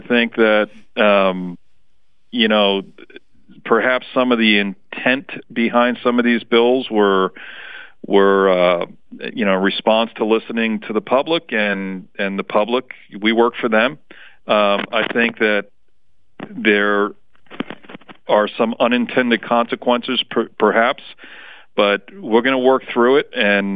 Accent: New York, United States; I grew up in New York, which is considered the melting pot of the world

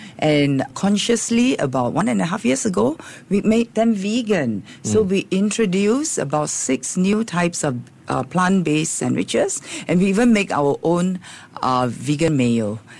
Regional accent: Taiping, Perak, Malaysia; I hail from Malaysia in a very small town up north in Taiping, and there were no bakery except maybe one bakery that make bread.

